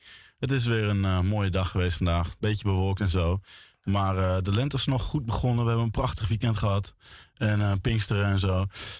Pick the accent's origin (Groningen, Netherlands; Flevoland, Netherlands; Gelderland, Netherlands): Groningen, Netherlands; now in Amsterdam, Netherlands; Ik kom ook uit Groningen oorspronkelijk. Maar we zijn allebei woonachtig in Amsterdam.